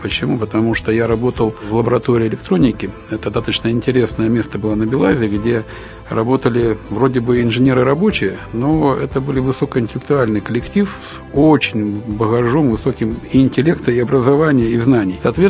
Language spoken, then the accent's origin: Russian; Zhodino, Minsk Region, Belarus; born there; Да, я родился в Беларуси. Город, в котором я родился, это город Жодино под Минском. Этот город, который известен всему миру тем, что там строятся самосвалы БелАЗ